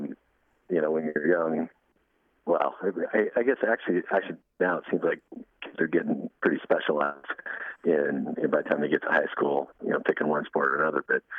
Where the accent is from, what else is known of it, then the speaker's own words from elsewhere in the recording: Seattle, Washington, United States; Born and raised in Seattle, and I always wanted to go to University of Washington